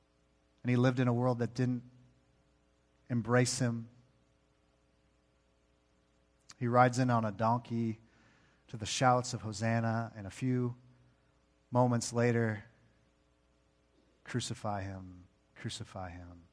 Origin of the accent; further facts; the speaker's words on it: California, United States; Well, I grew up in Southern California.